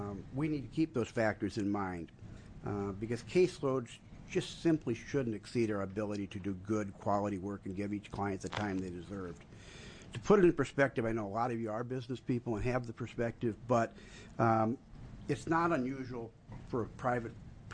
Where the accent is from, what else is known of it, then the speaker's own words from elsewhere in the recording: Albany, Oregon, United States; I'm from Albany.